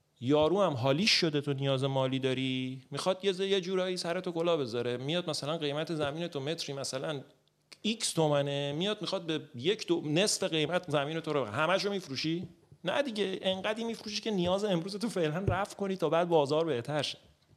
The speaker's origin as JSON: {"language": "Persian", "country": "Iran", "tie": "born there", "said": "آقا من یه آدمی ام، توی ایران به دنیا اومدم، توی خانواده متوسط کارمند."}